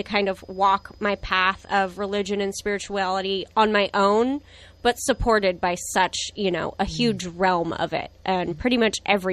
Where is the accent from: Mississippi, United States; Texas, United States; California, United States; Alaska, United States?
California, United States; El Cerrito; also born or lived in Oakland; now in Fairfax, United States; You know, I was born in Oakland, that area, East Bay, grew up until about until grade school in El Cerrito. So we spent a lot of time in Berkeley.